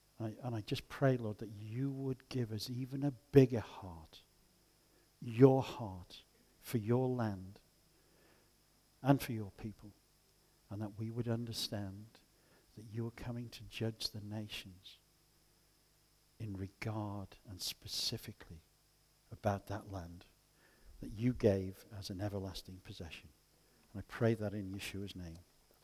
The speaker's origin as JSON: {"language": "English", "region": "Wales", "country": "United Kingdom", "said": "I'm Welsh, I had nothing to do with that."}